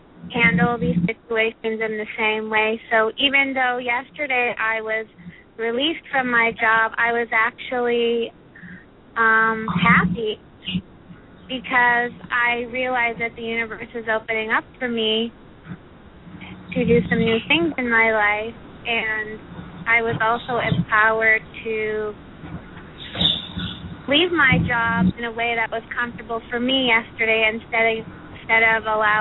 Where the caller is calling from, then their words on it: Fort Lauderdale, Florida, United States; I'm calling from Fort Lauderdale.